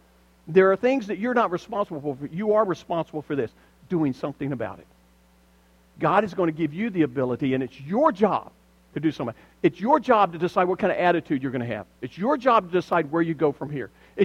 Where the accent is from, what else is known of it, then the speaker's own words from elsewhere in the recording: Deep South, United States; I remember stories, and I am from the Deep South.